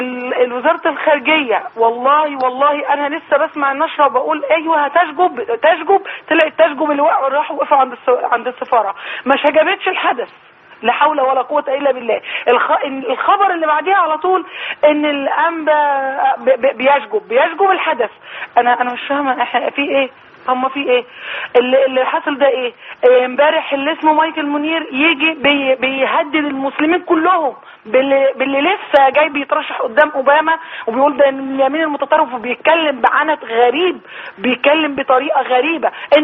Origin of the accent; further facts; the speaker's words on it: Egypt; احنا مصريين